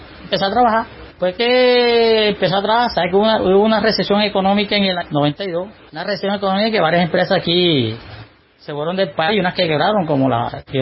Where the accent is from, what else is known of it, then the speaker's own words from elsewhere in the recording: Cartagena, Bolívar, Colombia; also born or lived in Codazzi, Cesar; yo soy de Codazzi, César. De Codazzi está como a 2 horas de Valledupar, pero desde pequeño me trajeron para acá, para Cartagena. Entonces, más bien me crié aquí